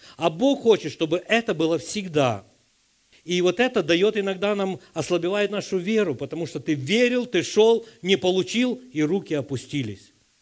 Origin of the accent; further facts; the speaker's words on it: Ukraine; Ну, мы с Украины, у нас всегда есть загашнички.